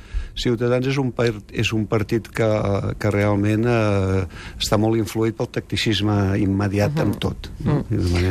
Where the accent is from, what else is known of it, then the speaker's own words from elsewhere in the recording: Catalonia, Spain; nosaltres estem a Catalunya, som catalans